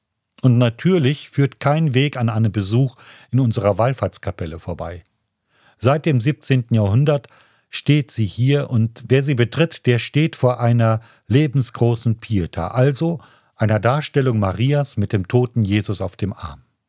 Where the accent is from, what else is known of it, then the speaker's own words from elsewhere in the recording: Rhineland-Palatinate, Germany; now in Telgte, Germany; Ich bin 50 Jahre, bin an der Mosel aufgewachsen und geboren